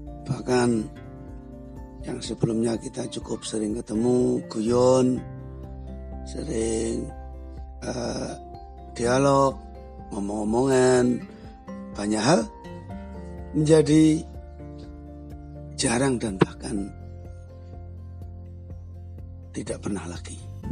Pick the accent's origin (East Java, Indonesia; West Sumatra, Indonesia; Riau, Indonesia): East Java, Indonesia; Sempu; saya asli Sempu, sementara Umi asli Genteng